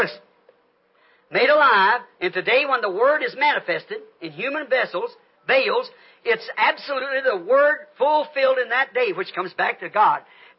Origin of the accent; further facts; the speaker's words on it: United States; I'm an American. I'm identified with it.